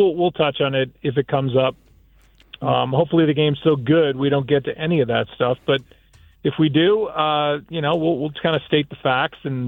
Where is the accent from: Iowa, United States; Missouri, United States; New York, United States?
Missouri, United States; St. Louis; I'm a Midwesterner, and being here is – it's a good feeling. And being downtown, it's a different downtown than we have in St. Louis.